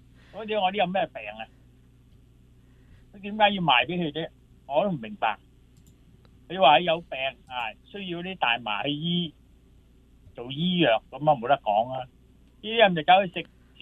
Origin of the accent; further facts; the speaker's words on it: China; 我哋呢度呢啲，我哋中国人啊，好少都见啊